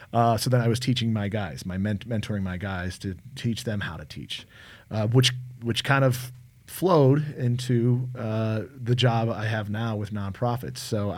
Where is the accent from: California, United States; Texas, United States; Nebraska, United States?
Nebraska, United States; Omaha; I'm originally from Omaha, Nebraska.